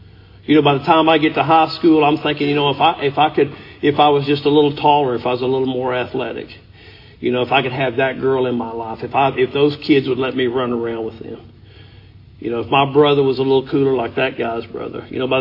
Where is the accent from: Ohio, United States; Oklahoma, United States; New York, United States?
Oklahoma, United States; Hugo; I grew up in Hugo, which is down in the southeast corner of the state.